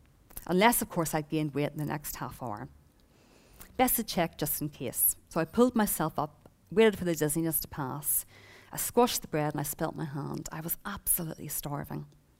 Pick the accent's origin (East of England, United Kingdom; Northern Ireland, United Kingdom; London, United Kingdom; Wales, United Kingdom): Northern Ireland, United Kingdom; Belfast; I grew up in Belfast, which is quite a religious sort of place. I came from a non-Christian family